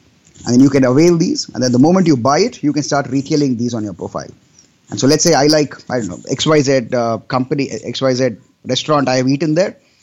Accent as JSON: {"language": "English", "town": "Bangalore", "region": "Karnataka", "country": "India", "also_born_or_lived": "Uttar Pradesh", "said": "I'm Bangalorean, right? I moved from Bangalore, did my engineering in UP."}